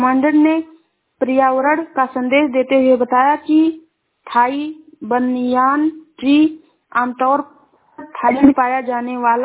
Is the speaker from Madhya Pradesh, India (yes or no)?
no; Shravasti, Uttar Pradesh, India; मैं जिला श्रावस्ती से हूँ। महा मंगल जय वर्ल्ड पीसफुलनेस फाउंडेशन बौद्ध मंदिर श्रावस्ती की उपासिका